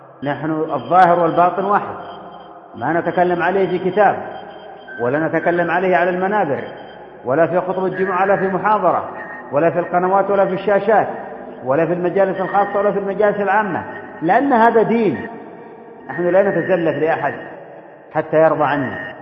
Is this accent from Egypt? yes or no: no; Yemen; بلادنا اليمن السعيد, اليمن المبارك, أهل الحكمة والإيمان